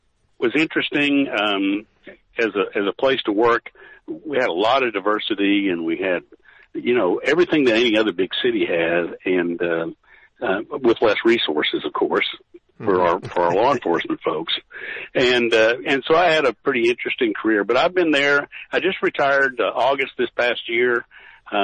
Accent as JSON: {"language": "English", "town": "Austin", "region": "Texas", "country": "United States", "tie": "born or raised there", "said": "But anyway, I grew up down in the Austin area, went to college in a medium-sized university near Austin"}